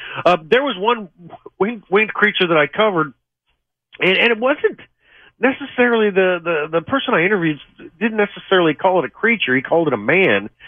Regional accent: Missouri, United States; newspaper about Bigfoot sightings out in Louisiana, Missouri, and thinking, my gosh, there's monsters in my home state?

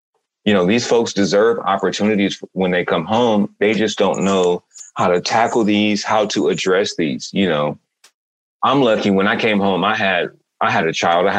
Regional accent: Altadena, California, United States; I'm from Altadena, California. The mountains are in my backyard.

